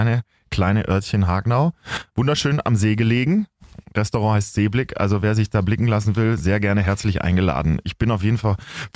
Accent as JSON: {"language": "German", "country": "Belgium", "tie": "born or raised there", "lives_now": "Germany", "said": "Ja, ich komme aus Belgien, bin da geboren und aufgewachsen mit meinen Geschwistern, weil nämlich mein Vater an der deutschen Schule dort gelehrt hat damals."}